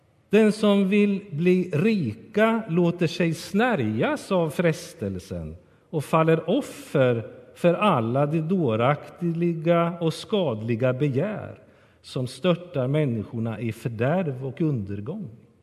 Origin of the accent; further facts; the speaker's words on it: Kolmården, Östergötland, Sweden; Jag är uppvuxen nära Kolmårdens djurpark